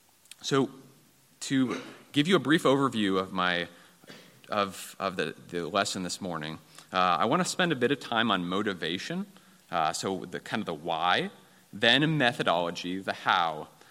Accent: Seattle, Washington, United States

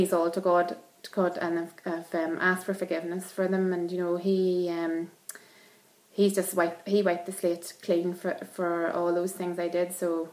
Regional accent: Ballybay, County Monaghan, Ireland; I was brought up near Ballybay in County Monaghan, had a Christian family, was brought up going to Sunday school and wee brethren Sunday school meetings

